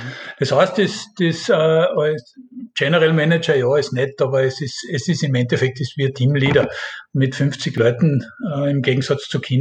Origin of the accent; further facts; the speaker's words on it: Austria; Grobe Beschreibungen wie bei uns in Österreich, wo man irgendwas, ein Konzept zum Beispiel zu erstellen, ist in Korea fast unmöglich.